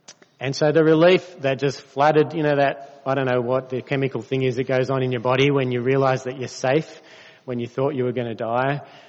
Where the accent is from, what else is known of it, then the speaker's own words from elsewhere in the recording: Sydney, New South Wales, Australia; also born or lived in Alstonville; When I was about 6 or 7 years old, I grew up in Sydney, but we lived in Alstonville for a couple of years.